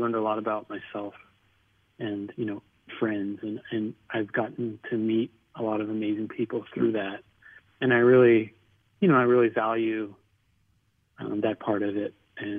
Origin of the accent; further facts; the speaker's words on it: Philadelphia, Pennsylvania, United States; Well, I'm from Philadelphia, and you know, I always consider that my home.